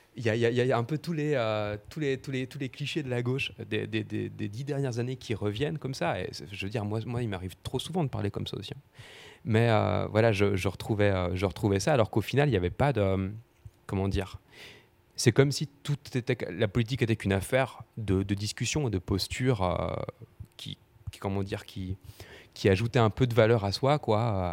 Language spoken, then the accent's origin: French; Audincourt, Bourgogne-Franche-Comté, France; Moi, j'ai grandi à Audincourt.